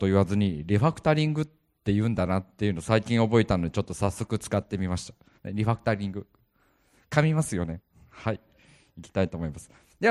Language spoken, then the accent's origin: Japanese; Takamatsu, Kagawa, Japan; 私香川県高松市木梨町っていうところの生まれで、もう生まれも育ちも、まあ、今もここに住んでるんですけども、もうずっと40年間この町に住んでます。